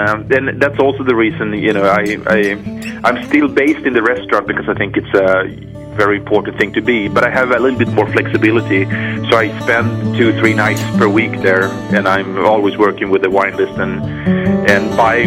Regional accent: Stockholm, Stockholm County, Sweden; I'm from Stockholm originally.

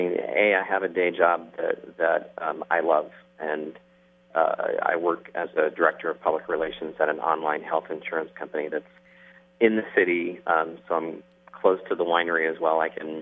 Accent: South Bend, Indiana, United States; I'm actually from the Midwest. I'm from South Bend, Indiana.

